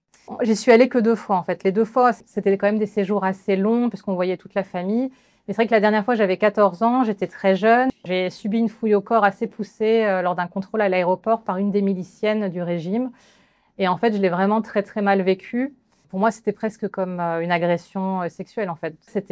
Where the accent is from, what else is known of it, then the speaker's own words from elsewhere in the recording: France; quand je disais que j'étais d'origine iranienne, je sentais la terreur dans les yeux des gens qui me regardaient. Donc, au bout d'un moment, je ne le disais même plus. Je disais non, non, je suis française